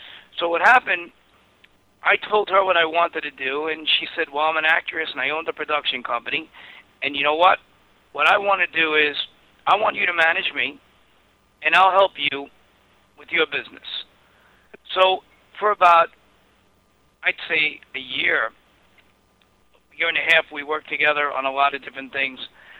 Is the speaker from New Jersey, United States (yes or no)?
no; Brooklyn, New York, United States; I grew up in Brooklyn. I grew up in Bergen Beach, and then we moved to Bensonhurst.